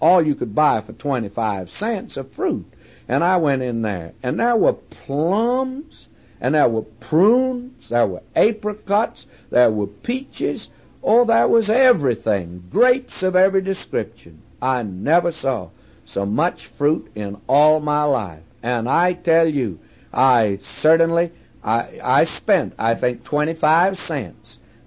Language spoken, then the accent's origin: English; Texas, United States; now in California, United States; I came from Texas, friends, where if you had a few peaches in summertime, well, you did pretty well, and a few pecans in the fall, you did all right.